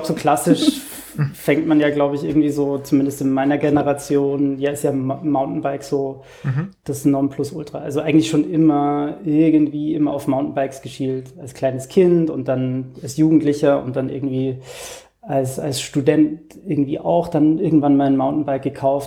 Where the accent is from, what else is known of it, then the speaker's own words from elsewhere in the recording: Bavaria, Germany; Also ich bin Bayer.